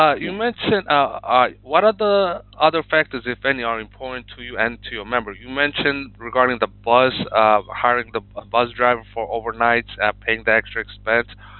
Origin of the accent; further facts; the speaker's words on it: Ipswich, Queensland, Australia; Well, I'm sorry, Alan. I'm actually from Ipswich. I'm not familiar.